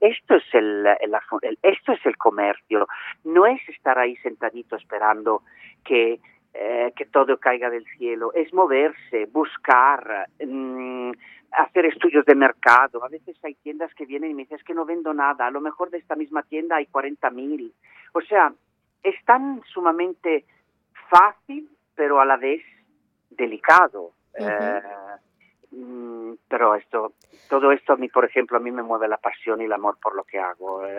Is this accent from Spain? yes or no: no; northern Italy, Italy; Spanish is a second language; Piensa que yo soy del norte de Italia. Venimos de una cultura navideña muy profunda y muy, muy antigua.